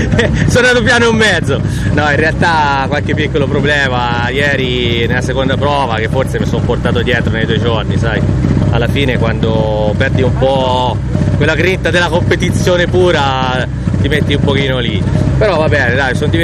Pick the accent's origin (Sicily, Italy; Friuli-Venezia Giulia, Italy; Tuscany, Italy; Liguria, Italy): Tuscany, Italy; Arezzo; E la mia Alpe di Poti, posso dire la mia, sono d'Arezzo